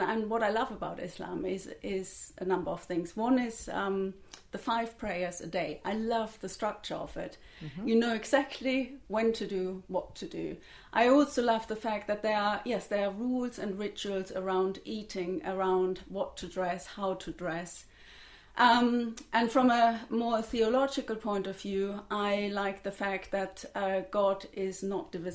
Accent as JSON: {"language": "English", "country": "Germany", "lives_now": "London, United Kingdom"}